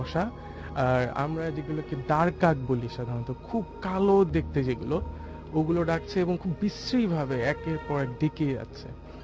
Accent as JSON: {"language": "Bangla", "town": "Narayanganj", "region": "Dhaka Division", "country": "Bangladesh", "said": "নারায়ণগঞ্জ থেকে এসেছি।"}